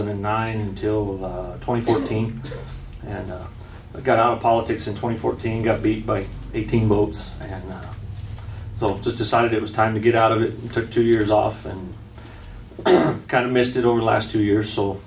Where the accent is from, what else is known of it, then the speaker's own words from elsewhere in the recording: Alamogordo, New Mexico, United States; I was born and raised in Alamogordo. Been here my whole life. Got four generations of family that are still living here in Alamogordo.